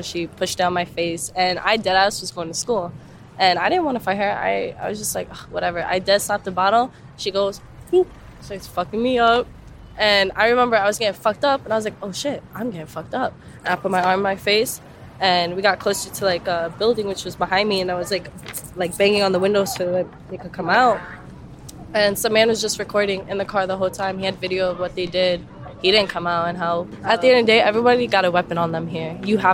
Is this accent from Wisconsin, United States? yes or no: no; New York, United States; Listen, I'm from New York, so I've been assaulted.